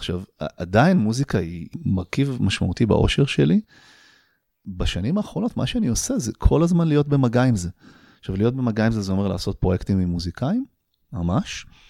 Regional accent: Jerusalem, Jerusalem District, Israel; משהו אולי בזה שגדלתי פה קצת, ואולי גם בעיר עצמה

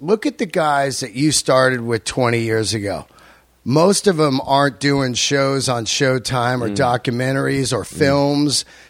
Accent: San Francisco, California, United States; Growing up in San Francisco

